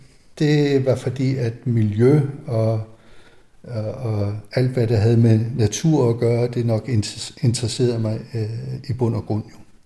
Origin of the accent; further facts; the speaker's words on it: Randers, Central Denmark Region, Denmark; Jeg er født og opvokset i Randers.